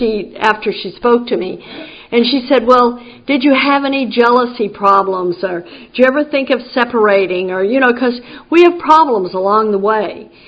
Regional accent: Texas, United States; I grew up in Texas, and I was raised Southern Baptist.

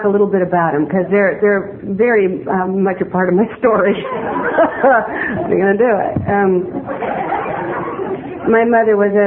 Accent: San Francisco, California, United States; now in West Hollywood, United States; I was born in San Francisco. I was born and raised there. I'm really from San Francisco. And I'm a North Beach girl.

